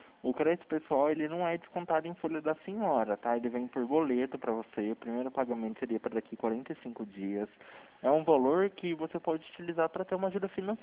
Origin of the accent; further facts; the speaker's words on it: Campinas, São Paulo, Brazil; Eu sou aqui de Campinas, São Paulo